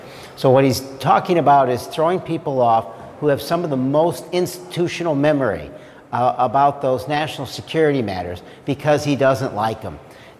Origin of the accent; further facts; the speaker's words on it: Chicago, Illinois, United States; I was heartened by the fact that the U.S. attorney from my hometown, Chicago, was selected to do the initial analysis.